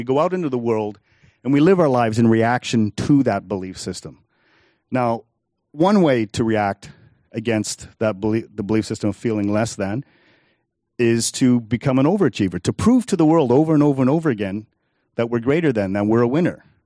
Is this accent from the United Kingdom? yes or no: yes; Liverpool, North West England, United Kingdom; The guy is English. He's from Manchester. I'm from Liverpool.